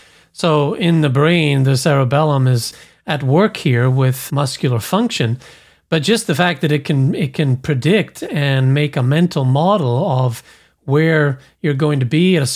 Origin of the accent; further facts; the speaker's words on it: Scotland, United Kingdom; We're both from Scotland, but of course we have different pronunciations of things.